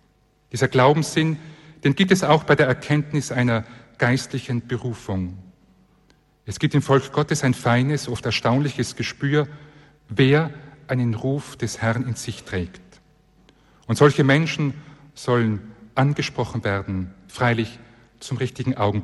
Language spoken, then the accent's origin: German; Tyrol, Austria; Ich bin, wie schon erwähnt, in Tirol aufgewachsen.